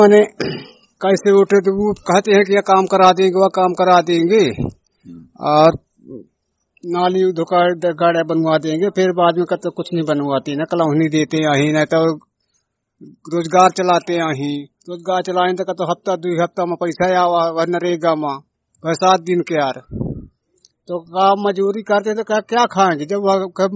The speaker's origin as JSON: {"language": "Hindi", "town": "Manikpur", "region": "Uttar Pradesh", "country": "India", "said": "हम मानिकपुर के।"}